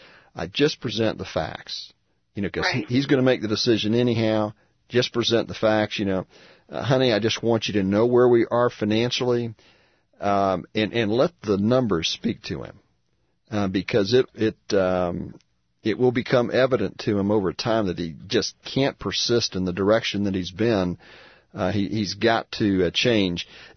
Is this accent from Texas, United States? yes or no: no; Florida, United States; I grew up in Central Florida. Lived for about 30 years, about a half hour from the Villages in Leesburg.